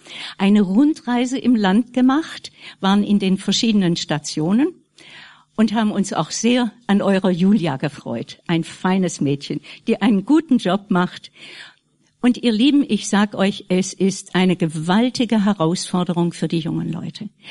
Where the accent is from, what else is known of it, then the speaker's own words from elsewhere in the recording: Friedrichshafen, Baden-Württemberg, Germany; Ich komme aus Friedrichshafen, aus Davids Heimatgemeinde.